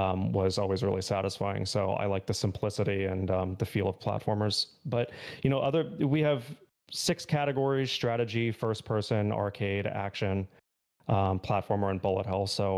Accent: United States; So I am from the States.

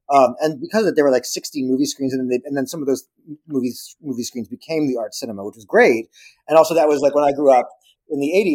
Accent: Poughkeepsie, New York, United States; I grew up in Poughkeepsie because when I was growing up, it still is an IBM town to a degree. But when I grew up there in the 70s and 80s, it was very much an IBM town.

